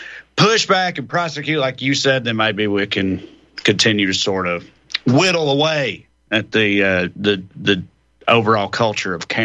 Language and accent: English; Tennessee, United States; Also, I'm from Tennessee